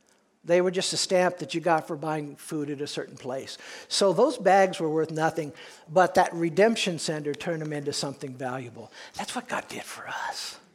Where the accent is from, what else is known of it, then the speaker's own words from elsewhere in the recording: Peoria, Illinois, United States; I don't know, maybe that's because I grew up in Peoria.